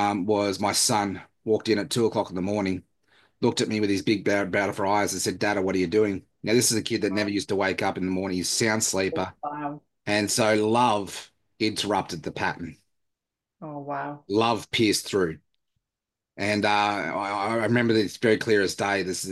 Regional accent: Australia; especially as an Australian man. Working on the land, like I left school at year nine. I grew up in that laborer environment

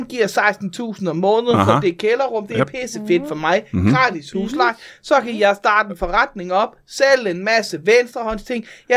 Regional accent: Amager, Capital Region of Denmark, Denmark; Jeg kommer ud fra Amager.

